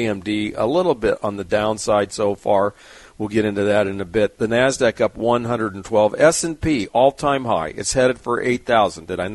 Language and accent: English; San Diego, California, United States; growing up in San Diego, we had some great morning talk radio.